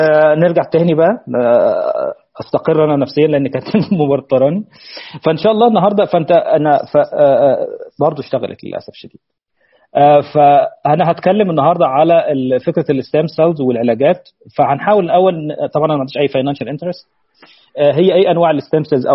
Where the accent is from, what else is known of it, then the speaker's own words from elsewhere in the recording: Syria; طبعا انا سوري